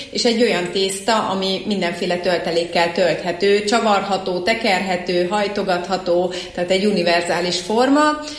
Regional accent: Miskolc, Borsod-Abaúj-Zemplén, Hungary; Törzsgyökeres miskolci vagyok, és szeretem is azt mondani, hogy lokálpatrióta vagyok. Nagyon fontos számomra Miskolc, tényleg avasi gyerekként nőttem fel, és azt is nagyon szerettem, ahogy ott felnőttem.

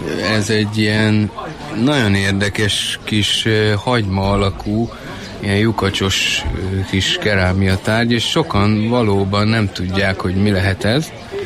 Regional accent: Mezőtúr, Jász-Nagykun-Szolnok, Hungary; Mezőtúról jöttünk.

